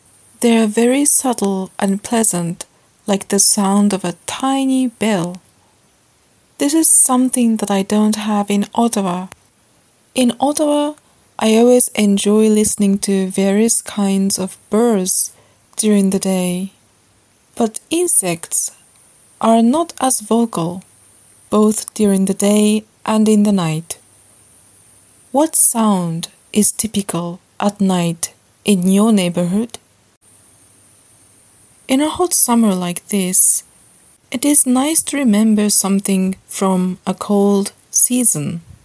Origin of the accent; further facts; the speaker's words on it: Japan; English is a second language; As I speak to you now from my hometown in Japan, I can hear many night insects singing outside.